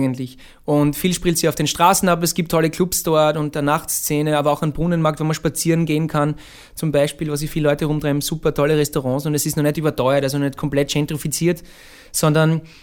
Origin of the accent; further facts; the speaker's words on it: Graz, Styria, Austria; aber eigentlich sind wir Grazer.